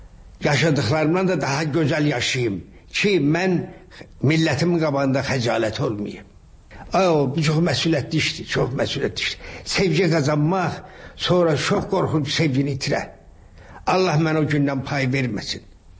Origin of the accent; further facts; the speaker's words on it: Shaki, Azerbaijan; Uşaqlığım əsasən Şəkidə olmuşam. Uşaqlığım mənim torpağımla bağlı olub.